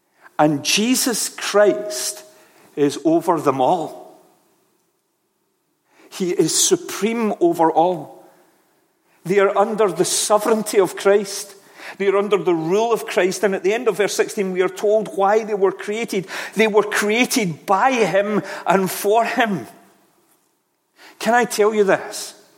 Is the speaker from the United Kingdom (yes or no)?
yes; Scotland, United Kingdom; I think in my logic, in my Western Scotland logic, you probably guessed that I'm not from the East, but in my Western Scotland logic